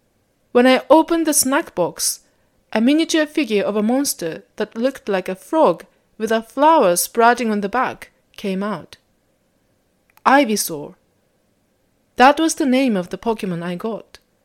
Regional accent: Japan; English is a second language; moved away as an adult; now in Ottawa, Canada; It's been 7 years since I came to Ottawa, and even though I visit my hometown in Japan once a year, once every 2 years, I always go there in summer.

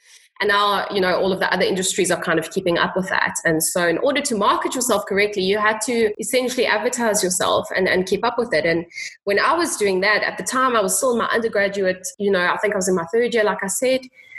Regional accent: East London, London, United Kingdom; And I couldn't live in my hometown, which was in East London, because then flying backwards and forwards, it would just not be logistical.

